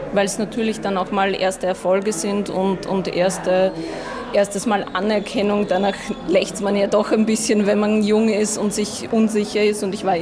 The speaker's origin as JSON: {"language": "German", "region": "Burgenland", "country": "Austria", "tie": "born or raised there", "said": "Wie ich damals Jugendliche war, ich bin im Burgenland aufgewachsen"}